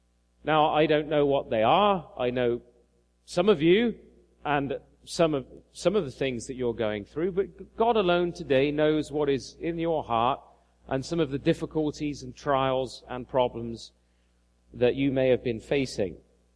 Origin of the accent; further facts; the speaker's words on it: United Kingdom; now in Canada; Of course, I'm an adopted Canadian now, but I'm a British Canadian.